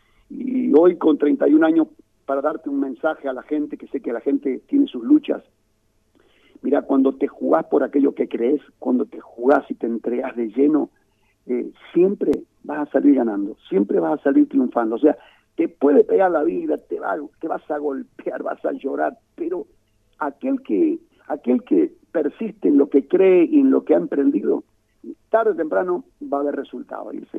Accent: Bowen, Argentina; born there; moved away as an adult; also born or lived in Buenos Aires; Yo nací en Bowen, me fui en el año 80 a Buenos Aires, viví 10 años en Buenos Aires, y allá por el 90 volvimos, ¿no?

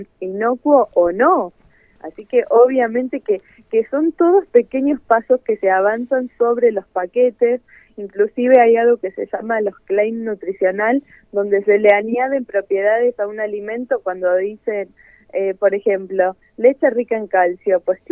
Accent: Necochea, Buenos Aires Province, Argentina; now in Buenos Aires, Argentina; Yo soy de Necochea y hace muy poquito que estoy acá en Buenos Aires.

